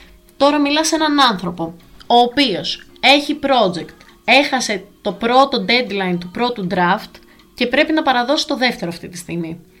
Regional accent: Crete, Greece; όπως λένε στο χωριό μου, σπαρταράνε. Και ποιο είναι το χωριό μου, η Κρήτη.

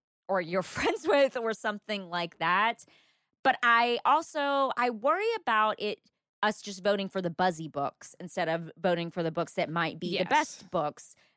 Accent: the South, United States; I'm from the South, so I'd probably say Tara.

